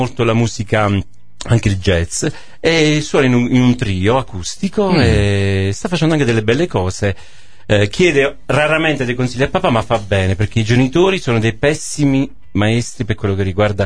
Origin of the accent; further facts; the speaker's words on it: Basilicata, Italy; Sono un lucano atipico sotto questo punto.